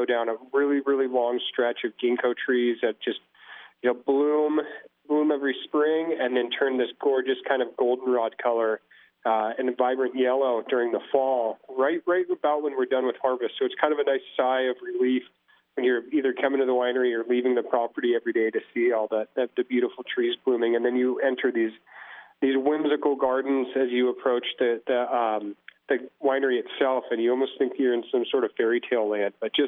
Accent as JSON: {"language": "English", "town": "Napa", "region": "California", "country": "United States", "tie": "born or raised there", "said": "I was one of the fortunate people to be born and raised in Napa."}